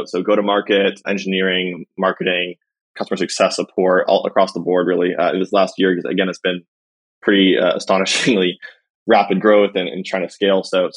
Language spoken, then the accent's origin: English; Santa Cruz, California, United States; now in San Francisco, United States; I grew up in Santa Cruz, California, and we had a really fun little neighborhood community.